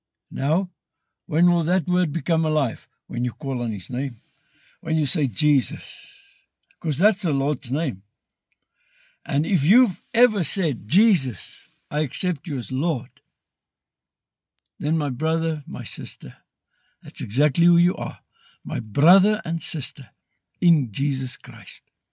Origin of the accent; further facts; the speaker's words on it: South Africa; I'm a South African. It's in my ID book. I can burn that ID book. I can do whatever I want with it. But that's my ID. And I got it by being born in South Africa.